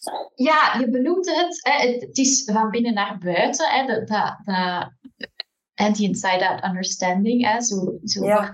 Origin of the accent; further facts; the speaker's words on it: Belgium; jullie zullen het vast horen aan mijn accent. Ik woon in België